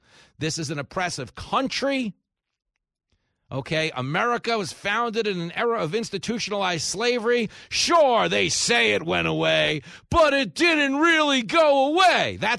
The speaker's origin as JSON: {"language": "English", "town": "Levittown", "region": "New York", "country": "United States", "tie": "born or raised there", "said": "because we grew up in Levittown, which was, of course, the biggest World War II settlement for American GIs returning home from the war."}